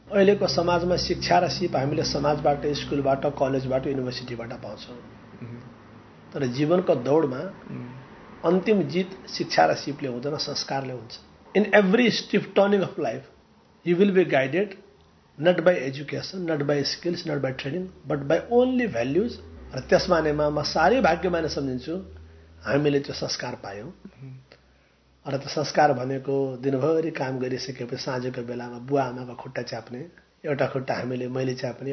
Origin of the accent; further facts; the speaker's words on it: Parsa, Lumbini Province, Nepal; राप्ती अञ्चल दाङ जिल्ला साना गाउँ पर्सा, किसानको परिवार, सङ्घर्षको जीवन